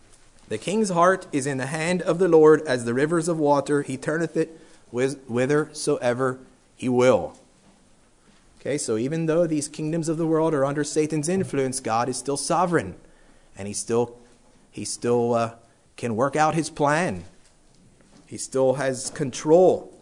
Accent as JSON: {"language": "English", "country": "United States", "said": "And I said that I am an American, but first of all, I'm a citizen of heaven"}